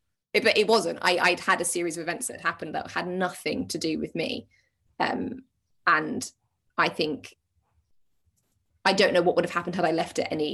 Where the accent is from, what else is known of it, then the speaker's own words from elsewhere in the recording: United Kingdom; we're British